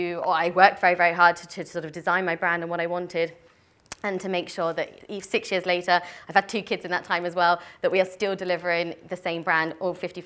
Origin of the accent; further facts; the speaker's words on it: Tooting, London, United Kingdom; I'm the oldest of eight children, and we grew up in Tooting originally, and we were very, very poor. We lived in a lovely council house, and I'm the only one of the eight of us who went to university